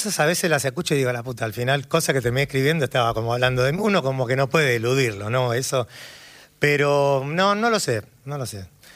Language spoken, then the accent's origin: Spanish; Buenos Aires, Argentina; El tango llega, todos los que somos porteños lo tenemos en el ADN